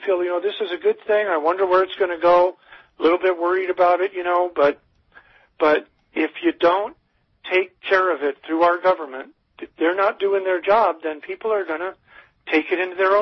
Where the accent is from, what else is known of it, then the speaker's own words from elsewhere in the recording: Detroit, Michigan, United States; You know, I come from Detroit